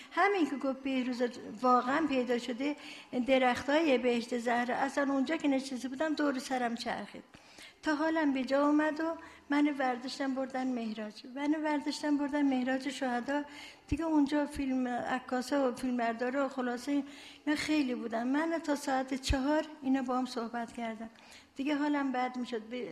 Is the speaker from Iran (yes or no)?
yes; Zanjan, Zanjan Province, Iran; ما ترکیم، زنجانی هستیم